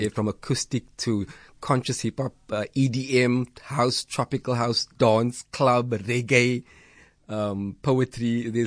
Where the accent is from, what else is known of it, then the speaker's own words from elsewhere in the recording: Athlone, Western Cape, South Africa; I used to do volunteer work back in the 90s in my hometown, Athlone.